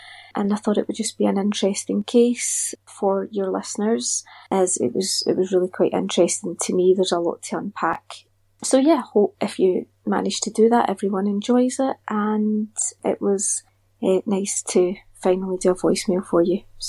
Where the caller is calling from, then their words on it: Scotland, United Kingdom; I'm calling you from Scotland. I live in a little town just outside Glasgow.